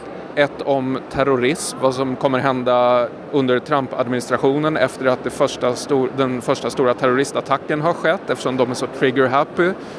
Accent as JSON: {"language": "Swedish", "country": "Sweden", "said": "Jag tycker att som svensk, eller när man kommer från Sverige"}